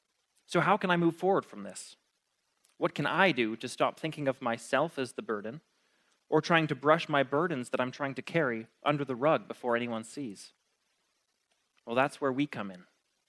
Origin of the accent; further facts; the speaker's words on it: Canada; I'm a Canadian Christian.